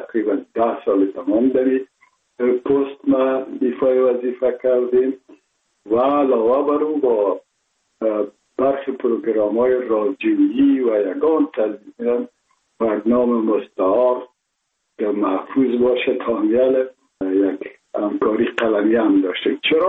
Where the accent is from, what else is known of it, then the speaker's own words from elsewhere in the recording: Kabul, Afghanistan; ما متولد شهر کابل هستم، هستم تاجک و از شهر کولی کابل که از پدر پدر از کابل هستم.